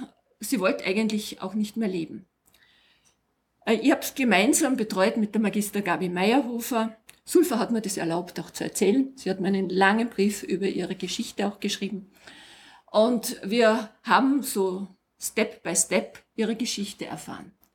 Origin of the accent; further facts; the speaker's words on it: Vienna, Austria; Ich komme aus Wien.